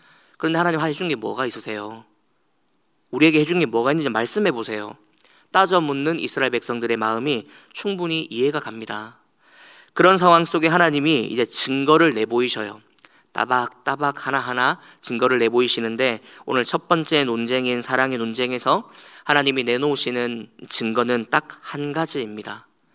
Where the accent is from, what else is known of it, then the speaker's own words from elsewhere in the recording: Gyeongsang, South Korea; 저는 경상도 남자다 보니까